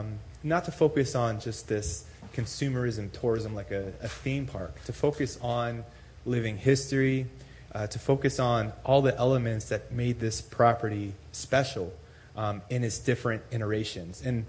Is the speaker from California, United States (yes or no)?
no; Jamestown, Virginia, United States; My wife and I'm from Virginia, Jamestown.